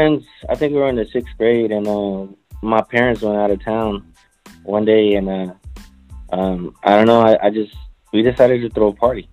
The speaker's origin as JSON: {"language": "English", "town": "Dallas", "region": "Texas", "country": "United States", "said": "I'm from Dallas, Texas."}